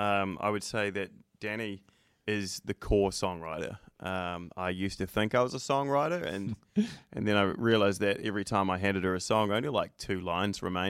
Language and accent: English; New Zealand; also born or lived in Peru; now in Nashville, United States; Yeah, I'm from New Zealand originally